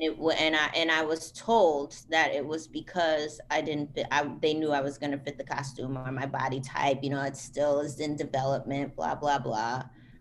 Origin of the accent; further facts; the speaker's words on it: Queens, New York, United States; I am originally from Jamaica, Queens, New York, and I went to Bernice Johnson Cultural Dance Studio, and then I went to Carolyn DeVore Dance Studio.